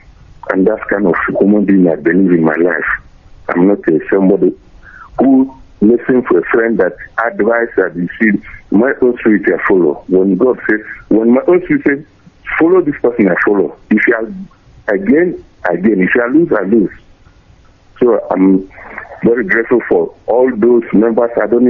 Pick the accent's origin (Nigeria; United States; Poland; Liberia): Nigeria; Anambra; I'm from Anambra State, in Umurumu, I am a local government.